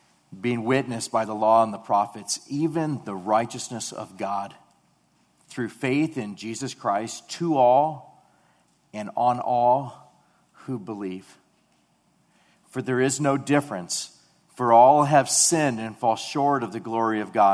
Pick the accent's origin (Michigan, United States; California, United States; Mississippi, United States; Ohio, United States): California, United States; Mission Viejo; I grew up in Mission Viejo, just across the street. This was our stomping ground.